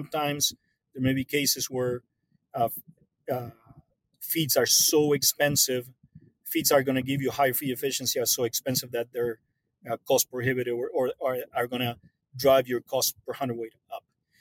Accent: Argentina; English is a second language; You know, obviously I'm from Argentina

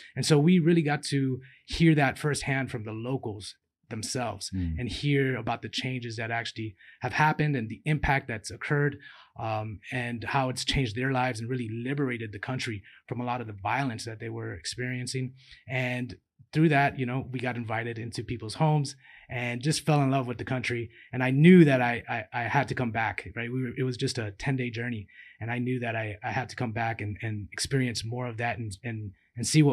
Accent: Miami, Florida, United States; Born and raised in Miami, Florida. Grew up there in Little Havana during the 80s.

